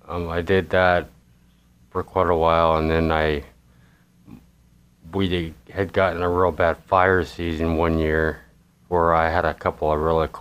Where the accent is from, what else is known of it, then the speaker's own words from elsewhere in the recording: Grass Valley, California, United States; I came from Grass Valley, California. That's where I was raised, grew up most of my life.